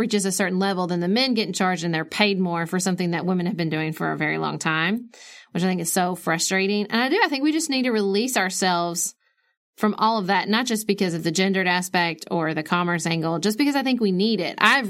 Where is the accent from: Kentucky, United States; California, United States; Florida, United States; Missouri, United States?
Kentucky, United States; Paducah; because I come from Paducah is a very artistic community.